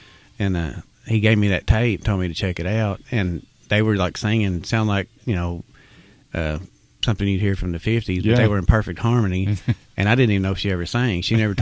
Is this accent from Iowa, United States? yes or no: no; Glasgow, Kentucky, United States; also born or lived in Burkesville; I'm from Berksville, Kentucky. I was born in Berksville, lived there until I was in about, fifth grade, and then my mom got a job in Glasgow.